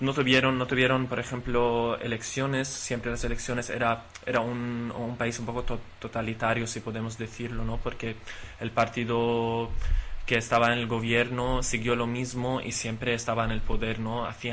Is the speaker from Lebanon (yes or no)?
yes; Lebanon; also born or lived in Egypt; now in Barcelona, Spain; soy del Líbano, vivo en Barcelona. Viví en Egipto un año y medio y he hecho muchos viajes después.